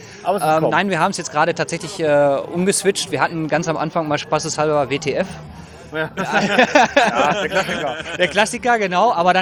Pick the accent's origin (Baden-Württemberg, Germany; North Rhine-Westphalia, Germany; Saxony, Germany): North Rhine-Westphalia, Germany; Recklinghausen; Also ich komme aus Recklinghausen